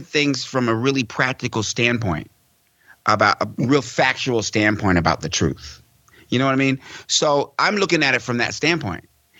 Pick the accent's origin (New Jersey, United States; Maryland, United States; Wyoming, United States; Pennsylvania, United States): Wyoming, United States; Laramie; also born or lived in Greenville, Mississippi / Casper, Wyoming / Fort Collins, Colorado / Washington, D.C.; I was abandoned as an infant in Greenville, Mississippi. I was adopted by a white woman from Wyoming. I was raised in Laramie, Wyoming, and Casper, Wyoming, and Fort Collins, Colorado.